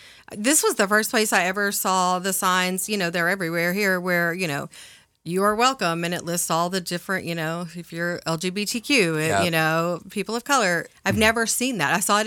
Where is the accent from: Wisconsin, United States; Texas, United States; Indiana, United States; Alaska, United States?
Texas, United States; now in Portland, United States; I moved to Portland because of the Weird. I came here because I'm originally from East Texas, very conservative, you know, kind of the not your body, not your choice, everybody has guns kind of East Texas.